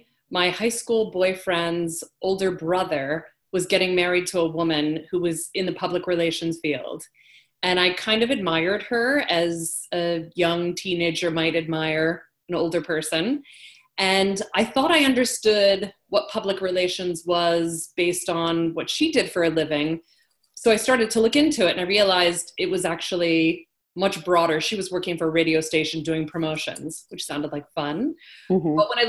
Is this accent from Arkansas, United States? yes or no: no; Maryland, United States; now in New Jersey, United States; a Maryland girl at heart. I live in New Jersey now, and that's mm-hmm. where my business is, but I grew up in Maryland.